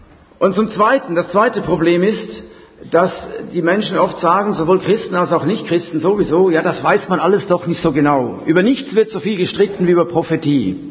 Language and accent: German; Zurich, Switzerland; ich stamme ursprünglich aus der Schweiz, wie mein Name auch verrät. Bin in Zürich geboren, habe mit etwa 20 Jahren mich bekehren dürfen zum Herrn Jesus. Ich bin in einer weltlichen Familie aufgewachsen